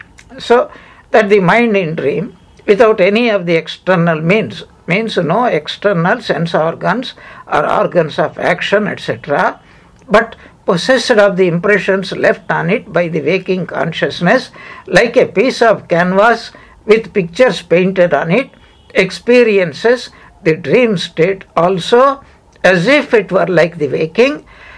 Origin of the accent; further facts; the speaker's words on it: India; I am from India and I am a Hindu